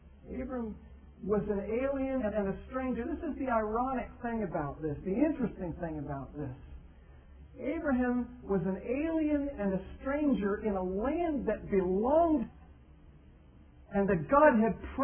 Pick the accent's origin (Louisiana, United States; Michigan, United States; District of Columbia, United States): Michigan, United States; Niles; I know where I grew up. I'm from Niles, Michigan. I go home, and it's not home.